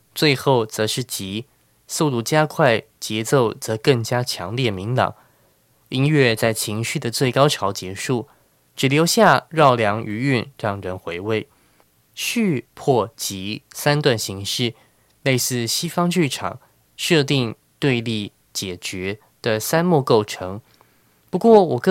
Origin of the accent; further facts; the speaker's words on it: Taiwan; 即使我是土生土长的台湾人，却大老远跑到英国去了解日本。